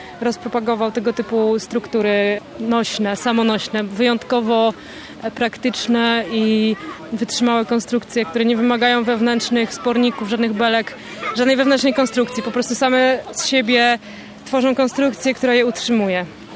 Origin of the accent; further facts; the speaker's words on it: Kraków, Lesser Poland, Poland; jestem z Krakowa